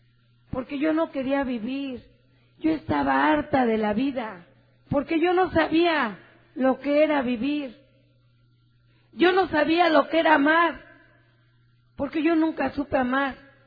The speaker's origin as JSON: {"language": "Spanish", "region": "Mexico City", "country": "Mexico", "said": "Porque yo también soy de Tepito."}